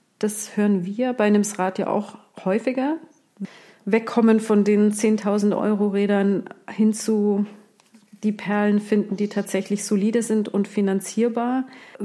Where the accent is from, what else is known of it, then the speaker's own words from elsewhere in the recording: Bavaria, Germany; Als Allgäuerin bin ich relativ stolz auf ein Unternehmen aus Kempten namens Rebike.